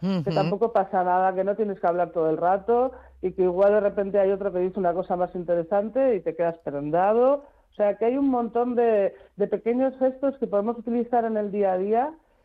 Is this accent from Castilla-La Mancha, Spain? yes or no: no; Bilbao, Basque Country, Spain; aparte de que somos de Bilbao, es como estar en casa.